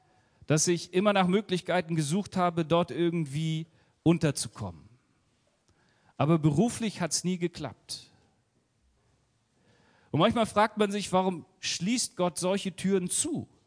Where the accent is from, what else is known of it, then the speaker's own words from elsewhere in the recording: Germany; Ich bin ja Deutscher und so deutsch wie ich, glaube ich, kann keiner sein.